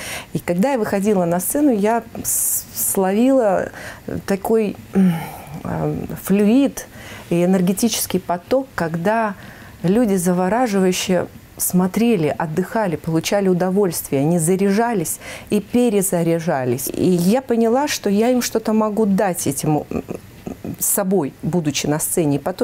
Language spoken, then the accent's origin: Russian; Moldova; С детства я родилась в Молдавии, и единственные мои друзья – это была природа.